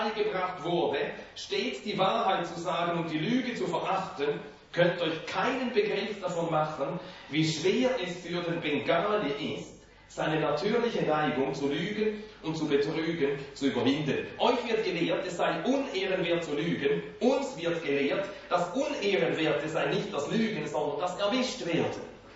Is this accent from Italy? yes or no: no; Finland; ich bin Finne und so lese und betrachte ich die Geschichte ein bisschen distanzierter.